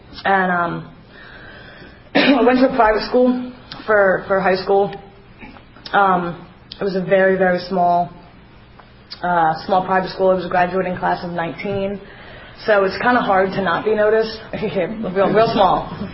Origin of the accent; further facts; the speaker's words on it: New Jersey, United States; I'm originally from Jersey. Family of six, kind of a mixed family.